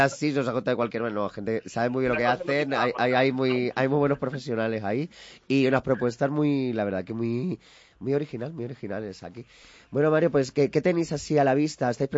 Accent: Madrid, Community of Madrid, Spain; yo soy madrileña, yo tengo toda la familia aquí

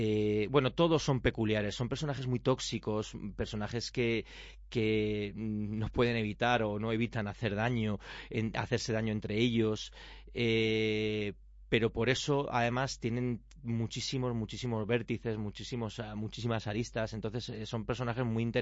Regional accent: Alicante, Valencian Community, Spain; yo vengo de Alicante, como te digo, entonces el agua salada, para mí, pues fíjate, me viene, está muy cerca a mí

